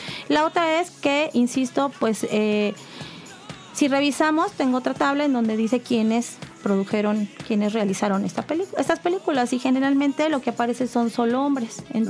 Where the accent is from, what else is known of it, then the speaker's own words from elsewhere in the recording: Mexico; cómo en el cine se refleja esta idiosincrasia que traemos como mexicanos, ¿no?